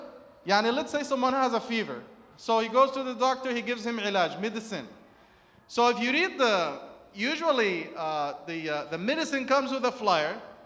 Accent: Egypt; I'll be picking on Egyptians because I'm from Egypt, right? So if you go to my village in Egypt

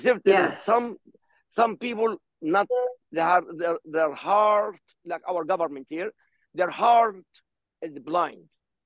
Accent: Gaza, Gaza Strip, Palestine; English is a second language; moved away as an adult; now in Myrtle Beach, United States; My second language, by the way, Hebrew. Because I grew up in Gaza. By in Gaza, I have to speak Hebrew because we are under occupation. When I came to America in 1988, Gaza became free. And so my second language, Hebrew.

